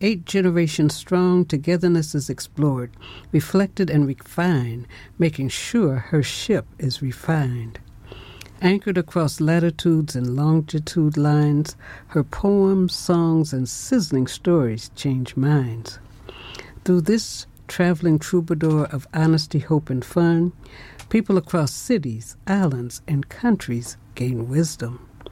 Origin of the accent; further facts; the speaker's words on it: Kansas, United States; now growing up in Kansas